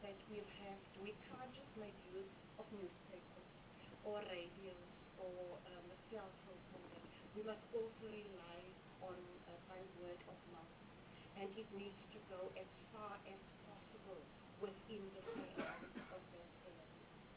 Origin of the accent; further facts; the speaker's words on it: Eastern Cape, South Africa; my hometown, Eastern Cape